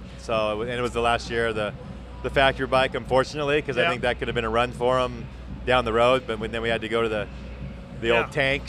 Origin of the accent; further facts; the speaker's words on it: Anaheim, California, United States; Anaheim was all my hometown.